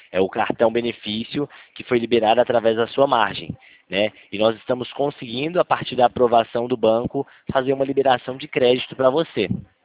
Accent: Montes Claros, Minas Gerais, Brazil; Eu sou lá de Montes Claros.

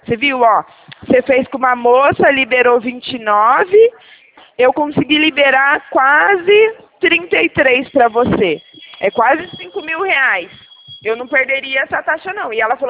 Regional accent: São Paulo, Brazil; Eu falo aqui do estado de São Paulo.

